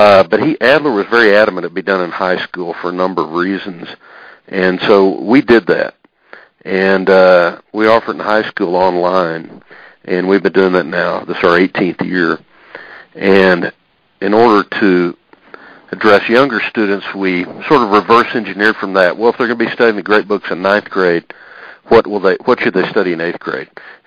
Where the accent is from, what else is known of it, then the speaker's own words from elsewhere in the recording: Oklahoma City, Oklahoma, United States; also born or lived in Texas; I was born in Texas, but raised in Oklahoma City, and went to a Catholic grade school, Catholic high school